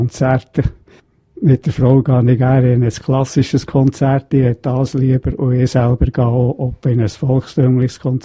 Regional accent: Lenk, Bern, Switzerland; Ja, geboren und aufgewachsen in der Schule bin ich an der Lenk.

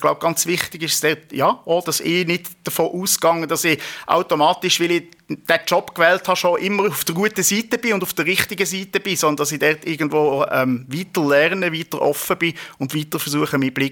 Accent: Switzerland; ich bin auch noch einheimisch, ich bin auch noch gut gebildet, ich bin auch noch in der Mehrheitsreligion aufgewachsen hier in der Schweiz

